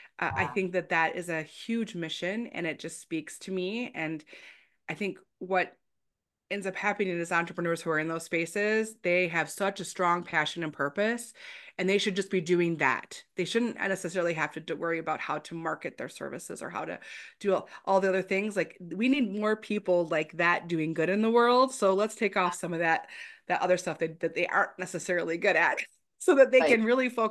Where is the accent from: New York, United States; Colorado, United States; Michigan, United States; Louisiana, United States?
Michigan, United States; Detroit; I'm from Detroit, back in the car industry.